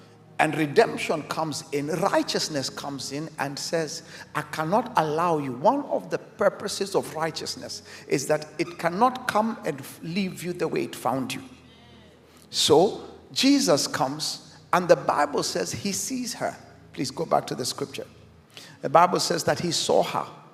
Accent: Kenya; I came all the way from Kenya to release words.

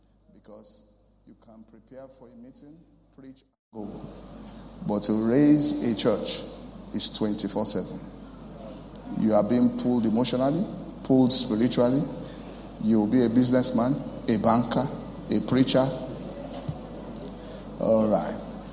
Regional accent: Ibadan, Oyo, Nigeria; because I grew up in Ibadan.

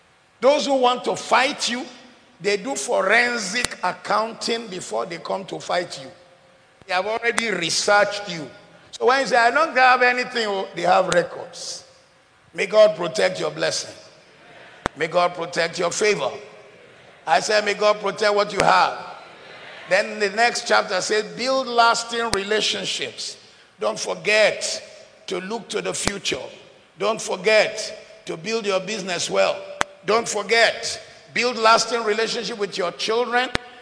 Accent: Ode Omu, Osun, Nigeria; take it to my hometown in Ode Omu, Osun State

